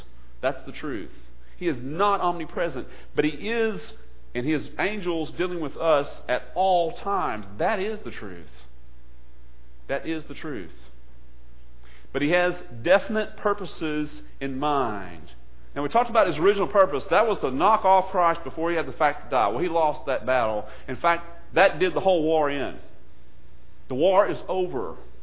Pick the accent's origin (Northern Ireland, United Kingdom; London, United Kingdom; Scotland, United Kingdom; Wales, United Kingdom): Scotland, United Kingdom; I'm Scottish. No one hates me.